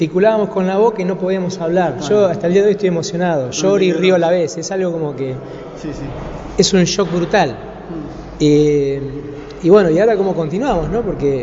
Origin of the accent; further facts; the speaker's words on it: Argentina; Y nosotros venimos de la Argentina, que no sabían ni dónde quedaba el mapa.